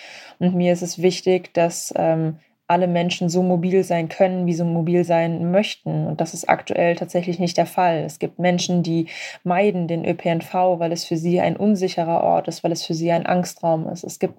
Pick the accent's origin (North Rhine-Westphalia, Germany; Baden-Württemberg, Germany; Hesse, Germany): North Rhine-Westphalia, Germany; Cologne; es war ein Aktionstag in Köln, in meiner Heimatstadt.